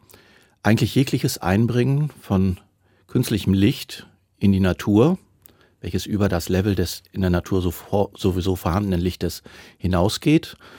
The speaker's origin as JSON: {"language": "German", "region": "Lower Saxony", "country": "Germany", "tie": "born or raised there", "said": "Ich bin auf dem Land aufgewachsen, im alten Land, also im Norden von Deutschland und in einem kleinen Dorf."}